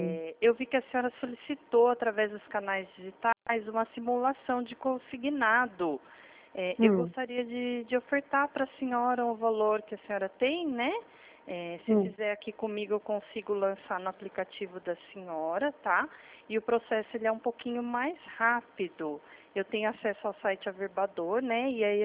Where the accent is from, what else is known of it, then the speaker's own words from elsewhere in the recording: São Paulo, Brazil; sou de São Paulo, tá?